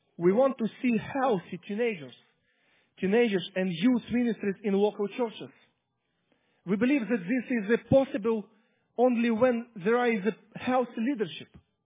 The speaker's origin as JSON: {"language": "English", "country": "Ukraine", "second_language": "English", "said": "I came from Ukraine."}